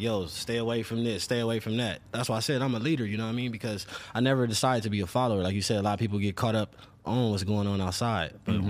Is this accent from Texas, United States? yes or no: no; Los Angeles, California, United States; Yeah, but I'm from South Central LA, man. I went to Crenshaw High School.